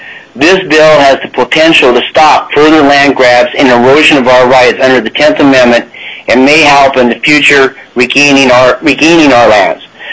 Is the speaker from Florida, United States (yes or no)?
no; Palmer, Alaska, United States; I'm from Palmer, Alaska, and I'm speaking for myself.